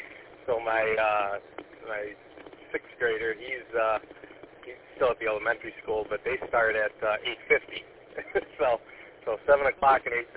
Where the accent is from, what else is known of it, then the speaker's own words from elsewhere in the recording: Warren, Michigan, United States; Yeah, where I grew up in Warren, I had to walk, and I walked like a mile and a half every day to school back.